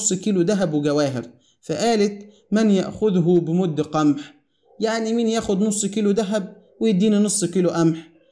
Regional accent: Egypt; وإحنا كمصريين عندنا مثل بيقول محدش بيموت من الجوع

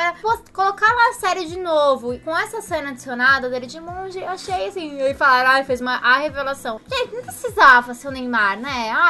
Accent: Santa Maria, Rio Grande do Sul, Brazil; now in São Paulo, Brazil; Bom, sou gaúcha, pra quem não sabe, apesar de não ter mais o sotaque, porque faz muito tempo que eu moro em São Paulo. Mas assim, tô de Santa Maria, gente.

